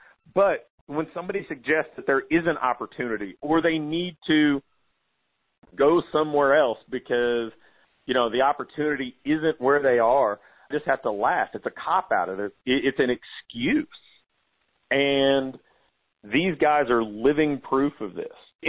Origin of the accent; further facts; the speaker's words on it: Portsmouth, Ohio, United States; Then I looked at somebody like Dale King in my hometown in Portsmouth, Ohio, taking a completely different approach to success.